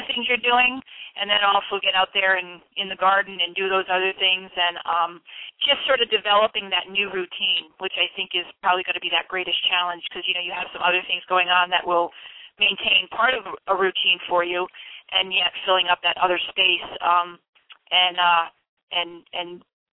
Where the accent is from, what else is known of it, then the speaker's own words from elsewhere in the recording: Connecticut, United States; born and raised in Connecticut all my life, so, you know, it's that quote-unquote New England tradition